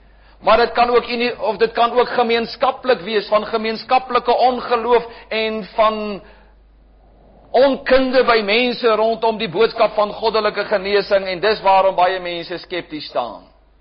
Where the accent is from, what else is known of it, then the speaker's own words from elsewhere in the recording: Pretoria, Gauteng, South Africa; As 'n jong seun, het ek in Pretoria groot geword.